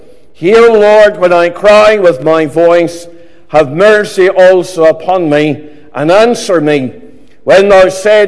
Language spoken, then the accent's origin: English; Enniskillen, Northern Ireland, United Kingdom; I was born and brought up in Enniskillen in County Fermanagh. I am really of something of a mixed background, in that all of my grandparents were Church of Ireland.